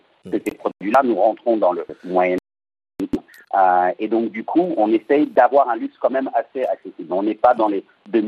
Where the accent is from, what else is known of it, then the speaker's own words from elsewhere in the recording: Mali; Moi, je suis originaire du Mali, un gros pays producteur de coton